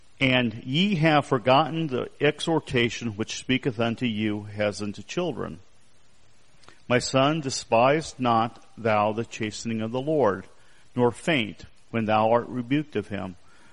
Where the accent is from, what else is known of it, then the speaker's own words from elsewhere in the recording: Arizona, United States; I'm from Arizona, so I'm used to this type of environment, and I actually miss it.